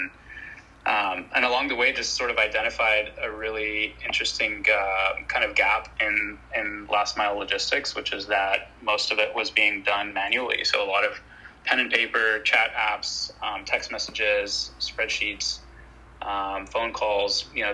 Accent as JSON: {"language": "English", "region": "Dubai", "country": "United Arab Emirates", "tie": "born or raised there", "also_born_or_lived": "Michigan / Washington, D.C.", "moved": "as an adult", "lives_now": "California, United States", "said": "I grew up in the Middle East, in Dubai for most of my life, and then moved out to the US for undergrad, went to Michigan where I studied computer engineering, and then moved to DC for a couple of years before moving out to California"}